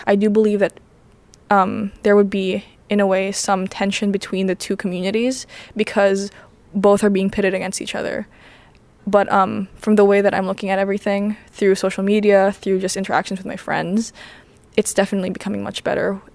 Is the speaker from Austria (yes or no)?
no; Philippines; because I'm Filipino